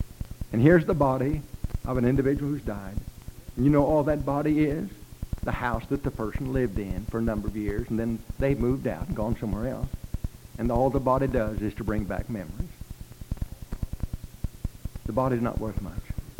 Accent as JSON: {"language": "English", "region": "Indiana", "country": "United States", "tie": "born or raised there", "said": "I was born and raised in Indiana, down about 30 miles south of Terre Haute."}